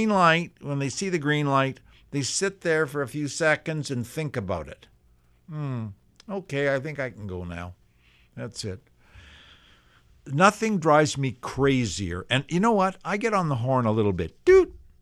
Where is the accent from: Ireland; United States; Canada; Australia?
Canada; lucky to be born and raised in Canada, not in a poor, starving nation.